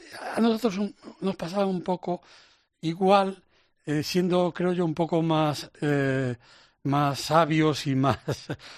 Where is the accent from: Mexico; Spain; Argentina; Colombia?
Spain; A Coruña, Galicia; yo soy de La Coruña, que he vivido en La Coruña. Mi familia en La Coruña lleva más de 250 años instalada.